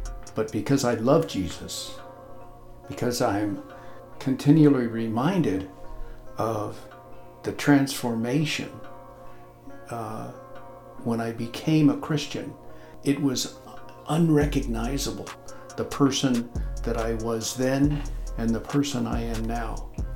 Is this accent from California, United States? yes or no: yes; Fallbrook, California, United States; I grew up in Fallbrook. I graduated from Fallbrook High and joined the Navy.